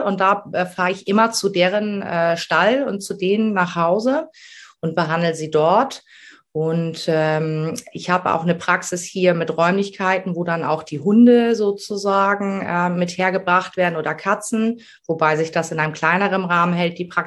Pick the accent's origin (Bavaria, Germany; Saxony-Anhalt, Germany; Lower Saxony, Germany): Lower Saxony, Germany; Ramelsloh; Ich komme aus Ramelsloh. Das ist unter Hamburg.